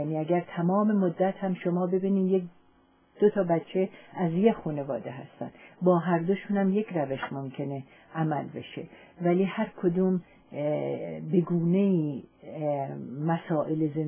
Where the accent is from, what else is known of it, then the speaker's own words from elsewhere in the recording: Iran; به عنوان یک زن، به عنوان یک مادر و به عنوان یک ایرانی.